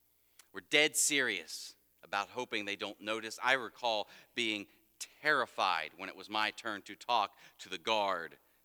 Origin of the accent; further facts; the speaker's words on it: Cincinnati, Ohio, United States; attended a week-long summer day camp at, as it was called, at College Hill Presbyterian Church in my hometown of Cincinnati, Ohio.